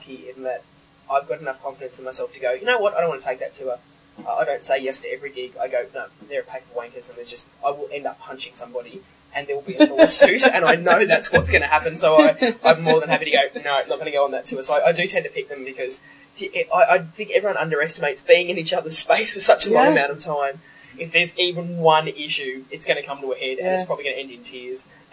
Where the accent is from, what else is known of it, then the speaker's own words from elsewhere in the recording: Australia; as an Australian, I barely speak English properly, right?